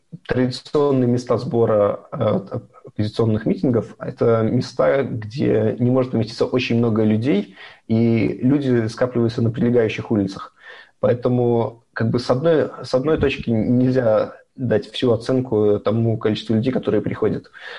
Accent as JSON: {"language": "Russian", "country": "Belarus", "moved": "as an adult", "lives_now": "Russia", "said": "я белорус"}